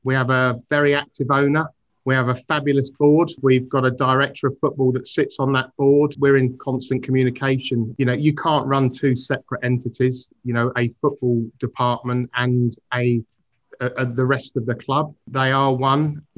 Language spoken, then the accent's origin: English; Twickenham, London, United Kingdom; I was born and bred in the Twickenham area.